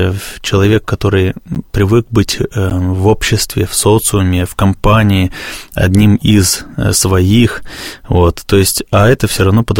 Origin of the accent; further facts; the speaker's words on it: Bashkortostan, Russia; Я родом из Башкортостана.